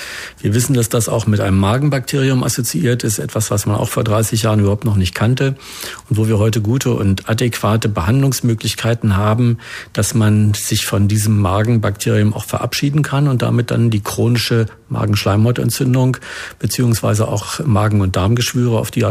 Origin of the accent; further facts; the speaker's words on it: Berlin, Germany; Und als Berliner war man auch in Potsdam.